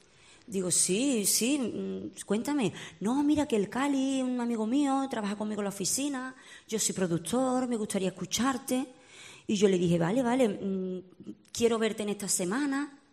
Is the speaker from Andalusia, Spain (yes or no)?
yes; Écija, Andalusia, Spain; Yo soy de Écija.